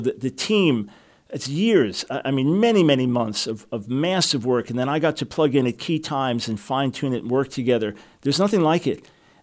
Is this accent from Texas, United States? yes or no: no; Long Island, New York, United States; also born or lived in Manhattan; Born and raised in New York City.